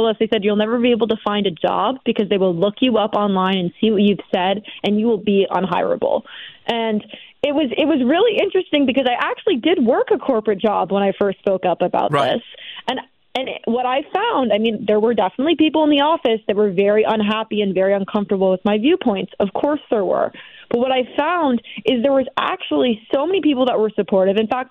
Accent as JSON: {"language": "English", "region": "Connecticut", "country": "United States", "tie": "born or raised there", "said": "I was getting messages from someone in my home state of Connecticut"}